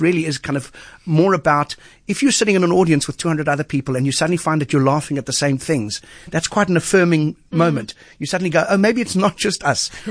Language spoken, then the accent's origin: English; Kenwyn, Western Cape, South Africa; Yeah, nice to hear someone from Kenwyn. I grew up in Kenwyn